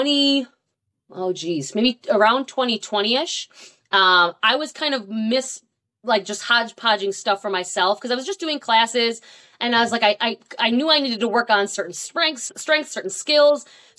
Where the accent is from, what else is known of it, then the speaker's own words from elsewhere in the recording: Buffalo, New York, United States; now in Tampa, United States; So originally I'm from Buffalo, New York. Go Bills, Bills Mafia. As painful as it is, I took that with me. Now I live in Tampa, just north of Tampa, Florida. I moved here in 2012.